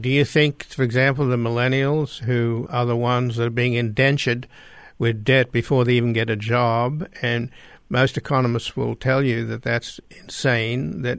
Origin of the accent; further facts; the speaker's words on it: Australia; and I grew up in Australia